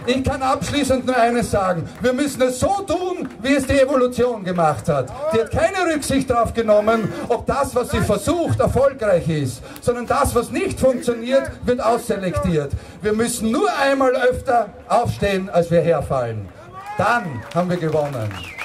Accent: Austria; Ich komme aus Österreich, das war nicht zu überhören.

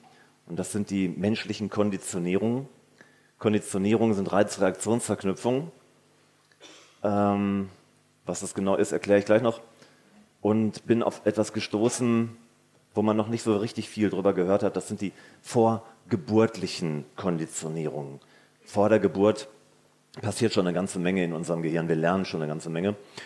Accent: Dortmund, North Rhine-Westphalia, Germany; ich komme aus Dortmund im Ruhrgebiet und ich bin Diplompädagoge.

